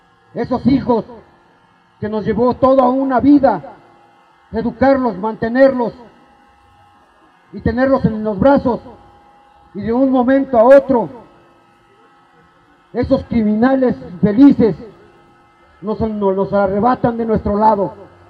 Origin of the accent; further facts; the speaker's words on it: Mexico; recuerden que también somos mexicanos igual que ellos